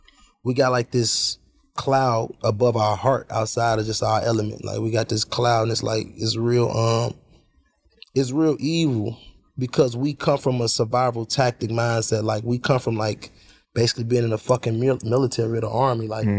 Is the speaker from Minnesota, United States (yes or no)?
no; Chicago, Illinois, United States; I'm from Chicago, so a lot of things that we think play out, we think the furthest play out.